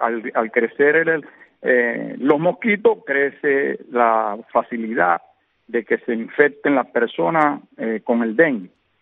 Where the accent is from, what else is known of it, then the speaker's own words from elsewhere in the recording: Cuba; yo soy un cubano, nací en Cuba y quiero vivir en una Cuba próspera